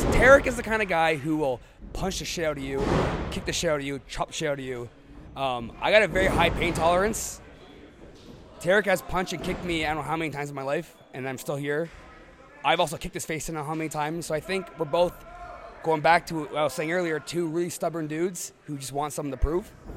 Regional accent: Canada; as a Canadian wrestler, our biggest thing is getting a visa, right?

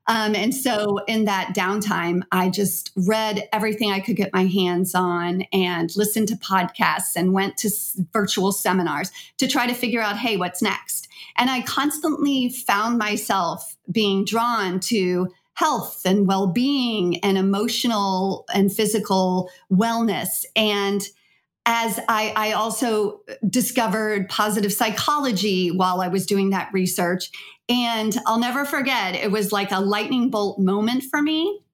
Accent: Louisville, Kentucky, United States; Sure. I grew up in Louisville, Kentucky. I am the oldest girl of seven kids.

